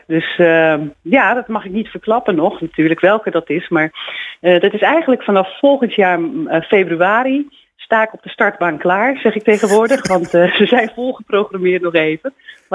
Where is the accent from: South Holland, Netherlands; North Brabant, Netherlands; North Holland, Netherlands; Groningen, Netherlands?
South Holland, Netherlands; Noordwijk aan Zee; now in Lochem, Netherlands; Ja, nou ja, ik ben oorspronkelijk opgegroeid in Noordwijk aan Zee en inmiddels woon ik in Lochem.